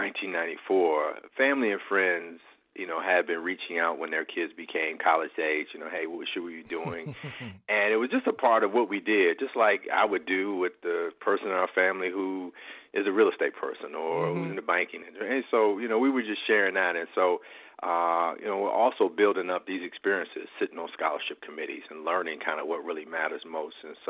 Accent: Arlington, Virginia, United States; I was born in Arlington, Virginia. I spent all of my childhood there and then went off to college in 1984.

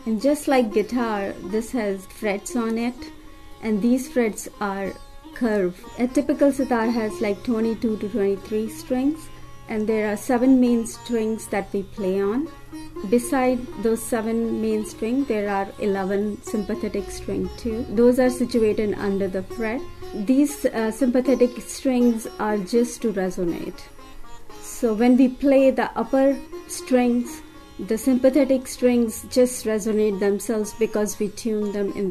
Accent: Uttar Pradesh, India; English is a second language; also born or lived in Rajasthan; now in Johnston, United States; Originally, I'm from India, but now I live with my husband in Iowa, Johnston, with my two kids. I came in America in 1992. I'm from Uttar Pradesh. It's a state near Delhi. I studied in state of Rajasthan.

